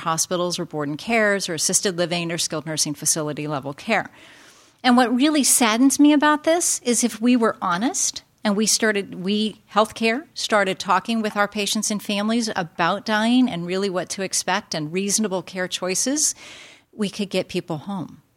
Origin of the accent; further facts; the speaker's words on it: Sacramento, California, United States; I'm from Sacramento, and so that 99 corridor, Stockton and Fresno, we hear lots about gunshots and violence